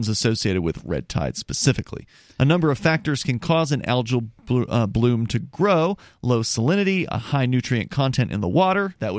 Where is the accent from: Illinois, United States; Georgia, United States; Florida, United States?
Florida, United States; Even though you and I grew up in Florida, we didn't really even know that apparently some of these red tides can actually color the water red.